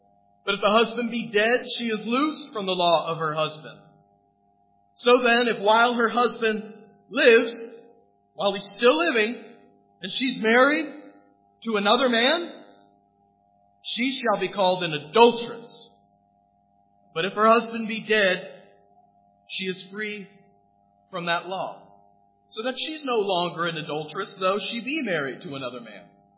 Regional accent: United States; See, I come from America.

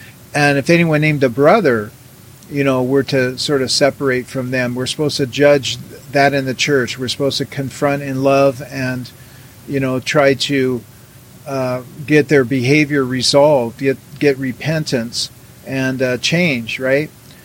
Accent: Everett, Washington, United States; back in the 90s, in my hometown of Everett, Washington.

